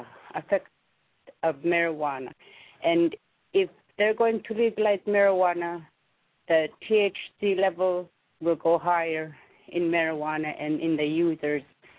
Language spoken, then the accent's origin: English; Akiak, Alaska, United States; I'm from Akiak